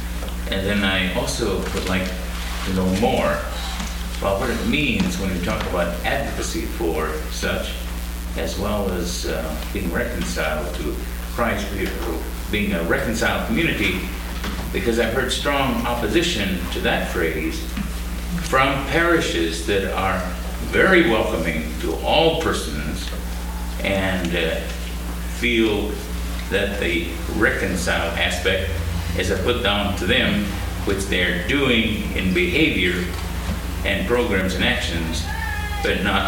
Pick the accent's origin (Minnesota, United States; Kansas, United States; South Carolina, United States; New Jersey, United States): Minnesota, United States; Moorhead; from Moorhead, Minnesota.